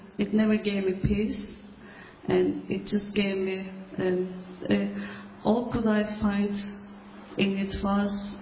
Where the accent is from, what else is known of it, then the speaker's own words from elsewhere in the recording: İzmir, Turkey; English is a second language; moved away as an adult; I am from Turkey, west part of Turkey, which is close to Ephesus. I came to leave this country last year on October.